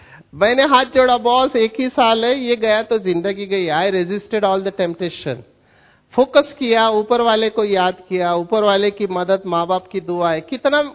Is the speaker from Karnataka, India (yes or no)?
no; Mumbai, Maharashtra, India; मेरा बचपन स्लम में गया, झोपड़पट्टी में। मैं मुंबई के स्लम में बड़ा हुआ, विक्रोली में, रेलवे ट्रैक को लग के। अभी हमारे घर में किसी को अंग्रेजी नहीं आता, 10th तक पढ़ाई मराठी में हुआ।